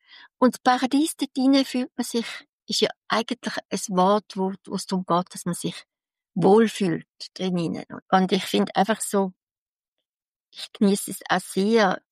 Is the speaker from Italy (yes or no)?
no; St. Gallen, Switzerland; Für mich, als St. Galler, ist das natürlich, bei uns hat es das nicht so gegeben.